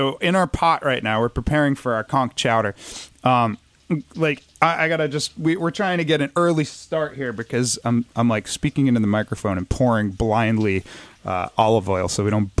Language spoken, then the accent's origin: English; Jamaica; now in New York, United States; I'm from Jamaica to New York.